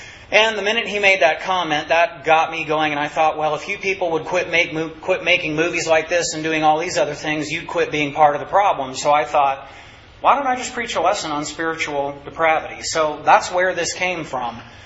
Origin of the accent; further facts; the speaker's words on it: Whidbey Island, Washington, United States; I can see changes from the way things were in the very early 80s when I was growing up on Whidbey Island.